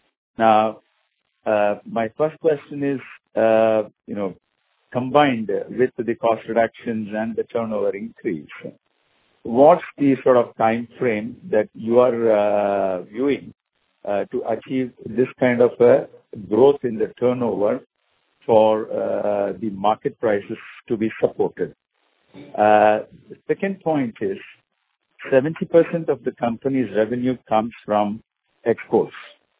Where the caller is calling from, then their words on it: Oman; Because I'm calling from Oman and there were some line disruptions.